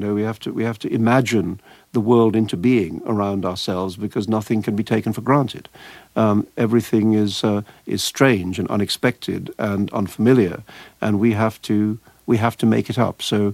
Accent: India; people were incredibly aroused by the idea that one came from India

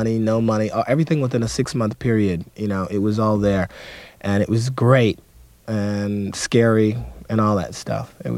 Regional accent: Detroit, Michigan, United States; born or raised there

